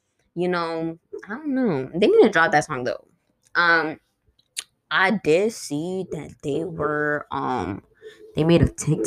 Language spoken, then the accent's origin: English; New York, United States; again, like I said, I'm from New York, and literally when … was alive, I would listen.